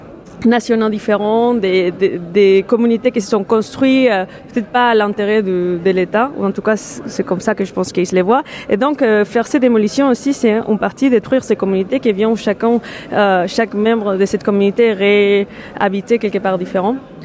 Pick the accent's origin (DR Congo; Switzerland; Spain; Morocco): Spain; French is a second language; now in France; je suis espagnole et qu'en Espagne, on ne démolit pas.